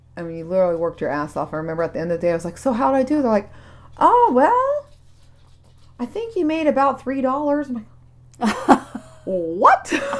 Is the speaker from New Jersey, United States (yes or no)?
no; Linden, California, United States; Linden, my hometown, is known for strawberries. It's one of the strawberry capitals of the world.